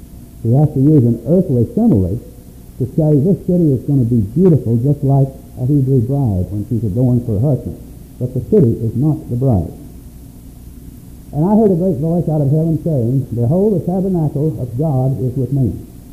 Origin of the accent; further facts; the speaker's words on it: Augusta, Arkansas, United States; born there; I was born in the Bible Belt in Augusta, Arkansas.